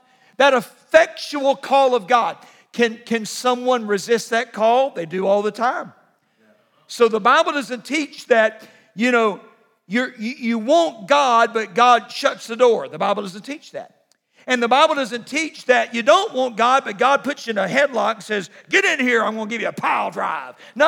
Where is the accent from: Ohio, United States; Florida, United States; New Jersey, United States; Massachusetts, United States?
Florida, United States; Jacksonville; I grew up in Jacksonville, Florida, not far from Blackshear, Georgia.